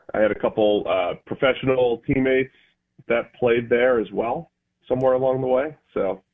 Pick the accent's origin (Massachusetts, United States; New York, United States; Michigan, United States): Massachusetts, United States; Boston; now in Cincinnati, United States; I'm from the Boston area, so I've always had the Red Sox.